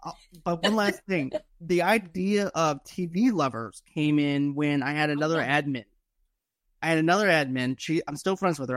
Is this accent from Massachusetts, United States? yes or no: yes; Boston, Massachusetts, United States; Okay. I'm from Boston.